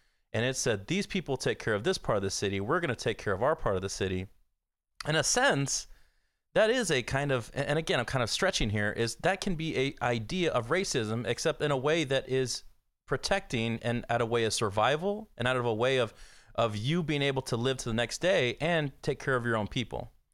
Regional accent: Texas, United States; living in Texas, being a person of color and growing up in Texas is one thing.

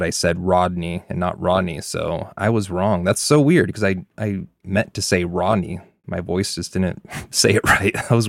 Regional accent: California, United States; accent: Californian; I'm going to give myself some regional dialect credit there with my heavy Californian accent.

